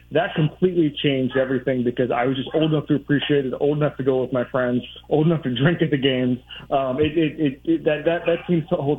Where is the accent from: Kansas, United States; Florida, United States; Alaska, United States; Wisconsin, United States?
Florida, United States; Orlando; I grew up in downtown, went to Boone High School. I grew up about a mile away from the arena, where the arena is now, kind of Lake Eola area, Lake Davis, Lake Eola area.